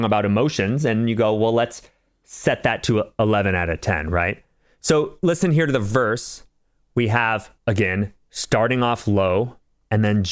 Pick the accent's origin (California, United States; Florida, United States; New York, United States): California, United States; San Diego; I'm from San Diego, dude. There was so much country music when I was a kid.